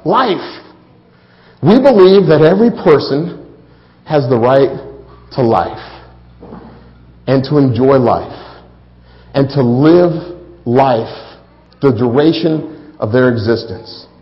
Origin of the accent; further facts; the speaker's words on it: United States; I'm an American citizen. I happen to live in the greatest country in the world.